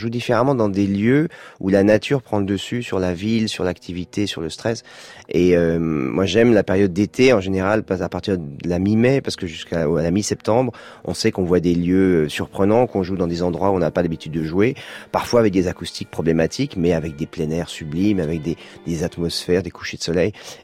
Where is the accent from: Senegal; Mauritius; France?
France